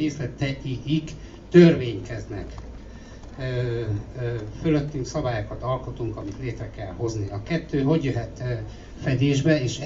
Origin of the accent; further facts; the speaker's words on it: Debrecen, Hajdú-Bihar, Hungary; Életszerűen a helyzet az, hogy egy vidéki nagyvárosban, mint ahonnan jövök Debrecen, egy színház van, és az több, mint csak egy jó művész színház.